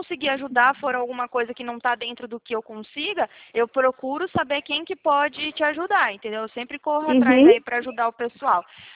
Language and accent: Portuguese; Joinville, Santa Catarina, Brazil; also born or lived in Prudentópolis; na verdade, eu nasci no Paraná, né? Eu nasci aí em Prudentópolis, não sei se você conhece, mas é bem interiorzão aí. E aí eu mudei, eu cresci, na verdade, lá em Santa Catarina, em Joinville.